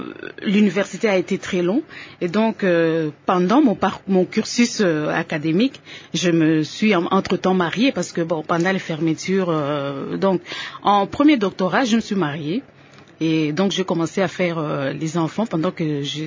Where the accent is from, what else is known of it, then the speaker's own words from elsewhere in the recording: Rutshuru, North Kivu, DR Congo; Donc, mes parents moi-même, je suis originaire de Rutshuru.